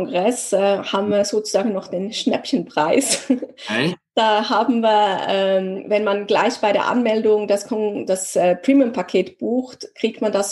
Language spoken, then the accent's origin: German; Zurich, Switzerland; Wir Zürcher sind nicht so langsam.